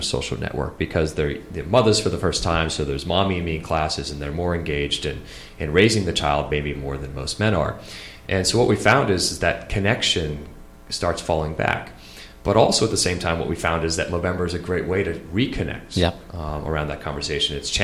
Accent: Boston, Massachusetts, United States; My hometown team, the Bruins, crushed it.

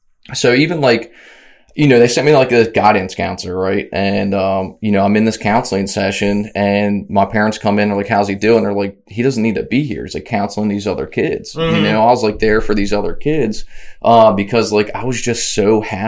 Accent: Baltimore, Maryland, United States; I'm from Baltimore, Maryland.

